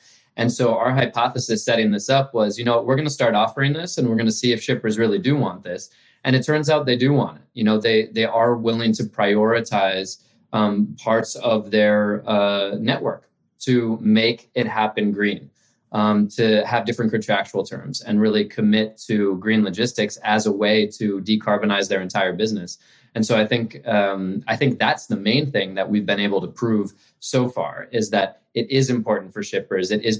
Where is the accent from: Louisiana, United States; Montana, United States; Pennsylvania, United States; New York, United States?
New York, United States; New York City; I grew up in Manhattan in New York City.